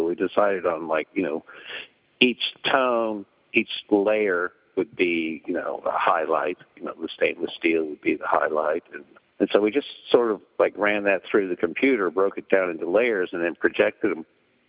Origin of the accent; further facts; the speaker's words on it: Belfast, Northern Ireland, United Kingdom; I'm originally from Belfast, Northern Ireland.